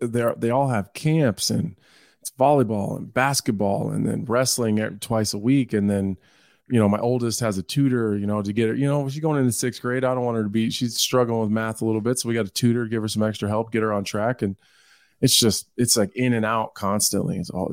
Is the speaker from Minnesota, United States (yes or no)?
no; Nebraska, United States; My hometown is the home of Arbor Day.